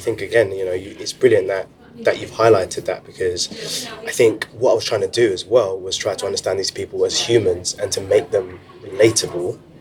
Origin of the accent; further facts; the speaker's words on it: Crystal Palace, London, United Kingdom; I grew up in Crystal Palace, so that was an essay that was informed by both of our experiences.